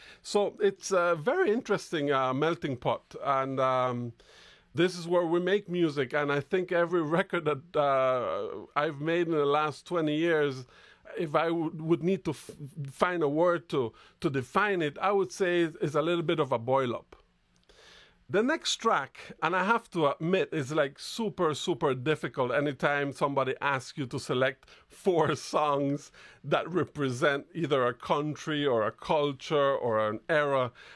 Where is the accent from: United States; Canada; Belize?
Belize; I am from Belize, and I'm actually right now at my studio at Stone Tree in western Belize, very near the border with Guatemala.